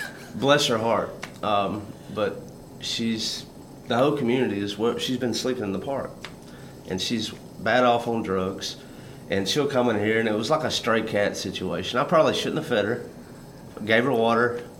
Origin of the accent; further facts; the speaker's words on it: Tuscaloosa, Alabama, United States; we're from Tuscaloosa. You've heard of that.